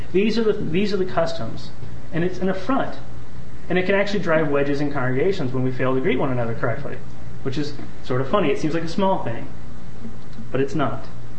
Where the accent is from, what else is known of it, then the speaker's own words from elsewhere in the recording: Kansas, United States; I'm from Kansas, and in Kansas, we don't usually greet each other that way.